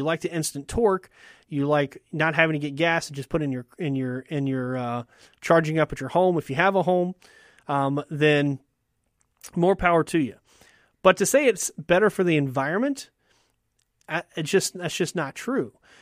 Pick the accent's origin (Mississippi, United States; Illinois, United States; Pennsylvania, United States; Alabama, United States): Mississippi, United States; And granted, growing up in Mississippi, I've never lived in a big city like Seoul.